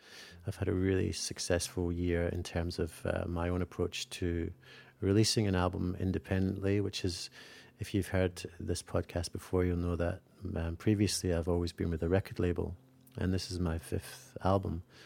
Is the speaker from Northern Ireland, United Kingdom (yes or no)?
no; Scotland, United Kingdom; now in Sydney, Australia; I'm in Sydney, Australia, but I'm from Scotland